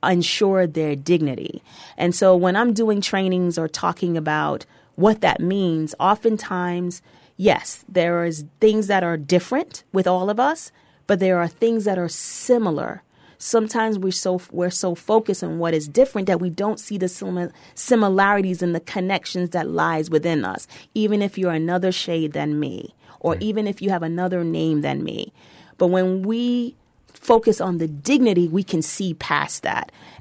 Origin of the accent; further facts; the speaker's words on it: Nigeria; I know being Nigerian, that has helped Nigeria in particularly.